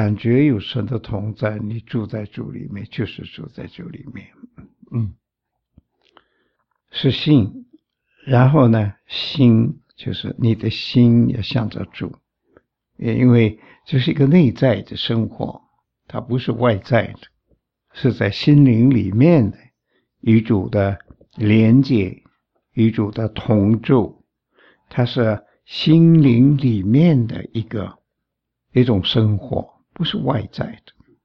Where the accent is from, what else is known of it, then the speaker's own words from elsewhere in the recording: China; 一个不信耶稣的人呢，尤其我们中国人呢，他出了事情，他会说老天爷啊